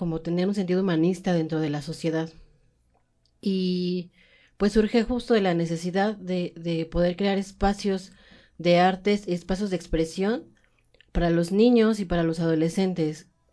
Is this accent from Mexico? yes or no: yes; San Pedro Atocpan, Mexico City, Mexico; soy originaria de San Pedro Atocpan, aquí de Milpalta